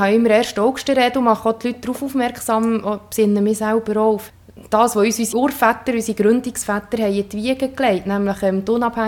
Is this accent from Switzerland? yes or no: yes; Bern, Switzerland; Ja, das Emmental ist meine Heimat. Das Emmental ist eine wunderschöne Region.